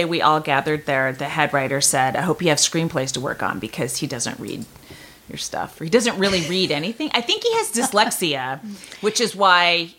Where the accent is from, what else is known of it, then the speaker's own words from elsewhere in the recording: San Francisco, California, United States; It's one of my favorite rooms. I'm from San Francisco.